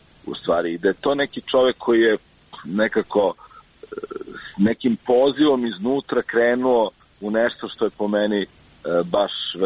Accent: Belgrade, Serbia; ja sam rođen u Beogradu i odrastao u Beogradu.

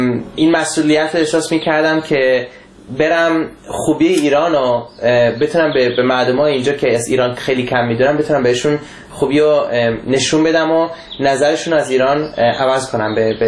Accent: Germany; now in San Francisco, United States; و من در آلمان به دنیا اومدم و بزرگ شدم. 28 سالمه و تقریبا 4 ساله هست که من اینجا در آمریکا زندگی میکنم، در سان فرانسیسکو

